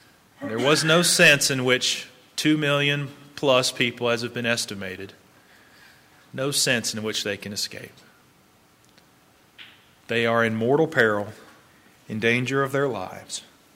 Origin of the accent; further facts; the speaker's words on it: Florida, United States; I grew up in Florida, so I do that quite often.